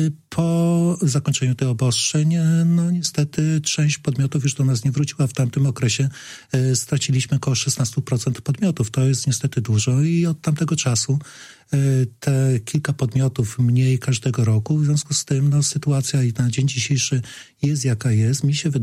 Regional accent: central Poland, Poland; now in Suwałki, Poland; Ja mogę powiedzieć, że nie jestem rodowitym suwalczaninem. Pochodzę z miasta podobnej wielkości, ale z centralnej Polski

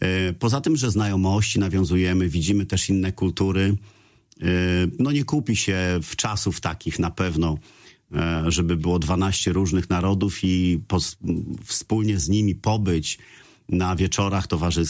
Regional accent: Suwałki, Podlaskie Voivodeship, Poland; moved away; bo w Suwałkach nie było takich możliwości, żeby posmakować tańca współczesnego, jak wyjechałem z Suwałk

